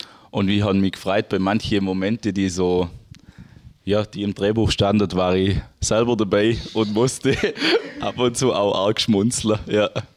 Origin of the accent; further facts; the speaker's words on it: Zussdorf, Baden-Württemberg, Germany; ich bin ja auch in Zussdorf aufgewachsen, in dem die Serie ja spielt.